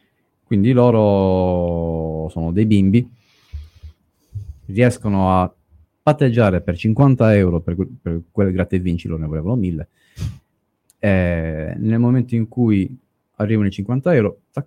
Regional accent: Sardinia, Italy; una storia vera delle mie parti, da vicino a Seui

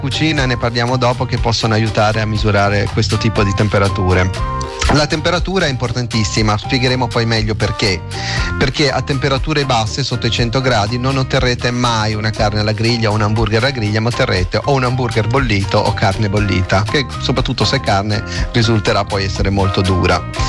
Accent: Liguria, Italy; Io vengo dalla Liguria, da noi ora si chiama hamburger, ma quando ero bambino si chiamava la Svizzera.

